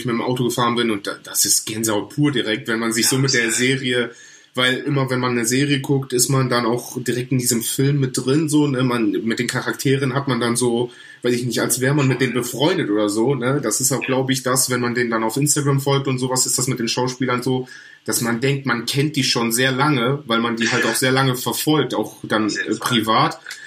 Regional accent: Cologne, North Rhine-Westphalia, Germany; ich komme aus Köln, hier war das an Karneval

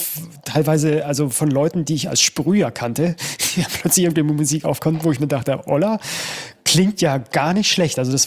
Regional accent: Munich, Bavaria, Germany; bei mir war es als Münchner schon immer ziemlich gesellig.

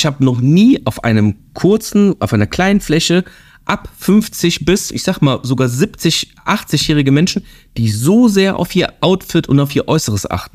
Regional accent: Cologne, North Rhine-Westphalia, Germany; Du weißt, ich bin aus Köln

